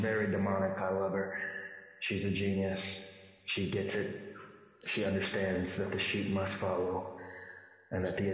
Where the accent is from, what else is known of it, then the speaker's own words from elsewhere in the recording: Dubai, United Arab Emirates; now in United States; my origins is I'm from Dubai. I reside in Dubai. I live wherever I want. Obviously, I'm in the United States right now.